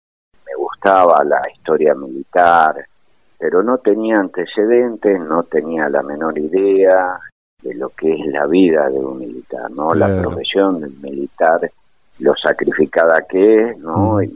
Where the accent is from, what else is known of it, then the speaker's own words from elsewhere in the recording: Buenos Aires, Argentina; also born or lived in San Nicolás; soy nacido en San Nicolás, estuve ahí con mis padres hasta los 5 años, ahí se mudaron mis padres a Buenos Aires